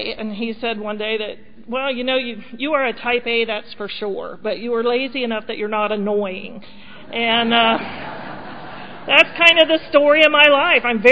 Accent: Oxford, Ohio, United States; also born or lived in California; As Tina mentioned, I grew up in Oxford, Ohio. Growing up in Ohio was my first resentment. I was born in California, and I found out by about first grade that I'd been born in California and was now in Ohio, and I didn't want to be from Ohio.

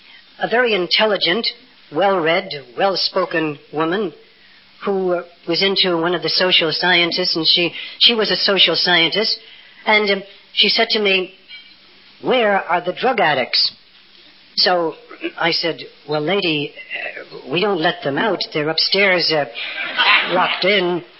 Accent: New York City, New York, United States; born there; I was born in Greenwich Village, by the way. We have a house in Greenwich Village

